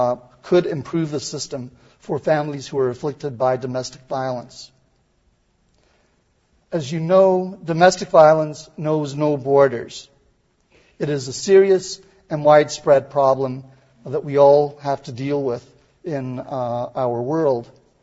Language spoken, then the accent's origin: English; Canada; As a Canadian member of AFCC and its executive